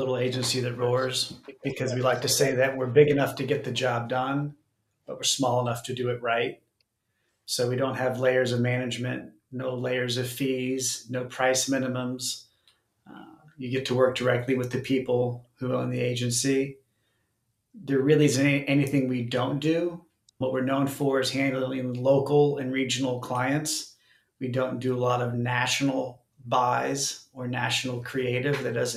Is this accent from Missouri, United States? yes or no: yes; Kansas City, Missouri, United States; I came from Kansas City. I've born and raised in Kansas City